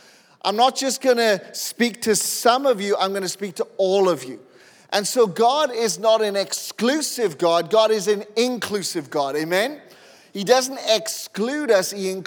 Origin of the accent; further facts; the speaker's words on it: Wales, United Kingdom; I'm Welsh, by the way. I'm not, you know, African-American.